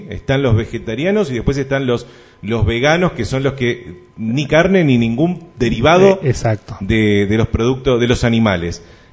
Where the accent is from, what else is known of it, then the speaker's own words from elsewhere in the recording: Argentina; ¿Somos los argentinos los que uno de los países que más carnes consume?